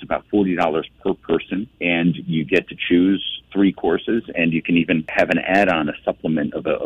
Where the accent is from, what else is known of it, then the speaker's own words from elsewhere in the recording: Waterbury, Connecticut, United States; I started cooking when I was 15. I'm from Waterbury, Connecticut.